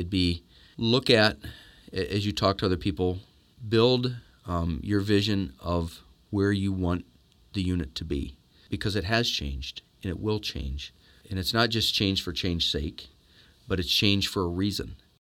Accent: Ohio, United States; but originally from Ohio. I grew up in Northwest Ohio.

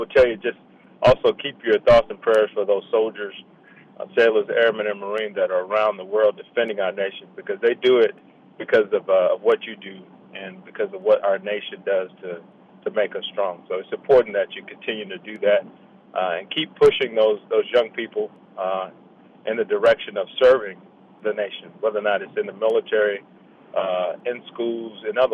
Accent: Atlanta, Georgia, United States; As a kid growing up in Atlanta, I had an ROTC instructor that asked me what I wanted to do.

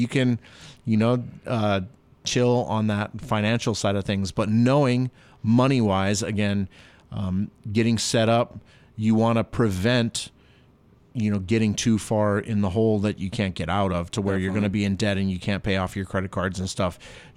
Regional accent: Italy; moved away; So I came here from Italy, which is very pro-Christmas.

